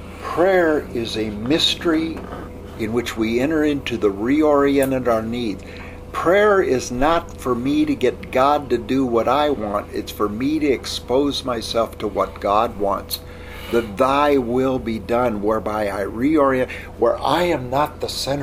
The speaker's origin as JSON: {"language": "English", "country": "United States", "said": "I'm so glad I'm an American. I'm an American because a couple hundred years ago, somebody got in a boat. When my mother gave birth, she gave birth in the middle of this country, and I'm here."}